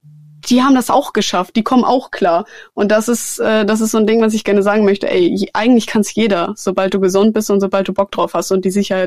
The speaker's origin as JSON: {"language": "German", "country": "Germany", "said": "Das ist ja nicht so, dass nur in Deutschland, in meiner Heimat oder whatever, dass da Menschen existieren."}